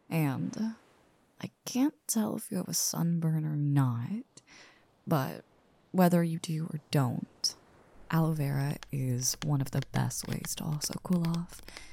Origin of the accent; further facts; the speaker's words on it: the South, United States; I'm from the South, so it's hot as hell every summer and thereon.